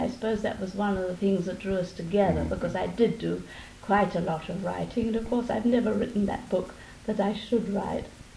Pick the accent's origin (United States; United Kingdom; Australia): United Kingdom; Eltham, London; Well, I was brought up in Eltham. And in those days it was quite a delightful little village.